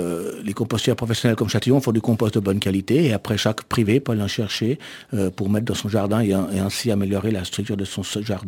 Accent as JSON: {"language": "French", "region": "Geneva", "country": "Switzerland", "tie": "born there", "moved": "as an adult", "said": "Oui, je suis né à Genève."}